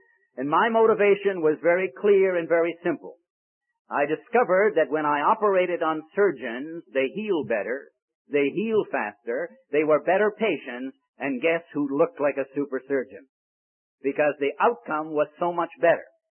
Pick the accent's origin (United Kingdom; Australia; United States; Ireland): Ireland; born there; I was born in Ireland, and I discovered one of my compatriots here tonight